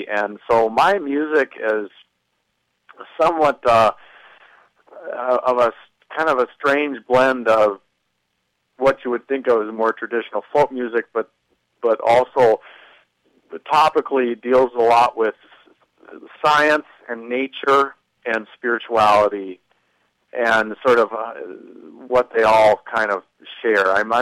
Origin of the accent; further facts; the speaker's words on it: Minnesota, United States; Well, I born and raised in Minnesota. I live in Stillwater now